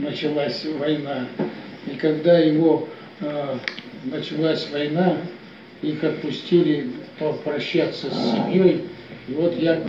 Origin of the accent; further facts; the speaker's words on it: Novoaltaysk, Altai Krai, Russia; born there; Я родился 27 марта 1937 года, 1937 года, в селе Чесноковка. Ныне это город Новоалтайск.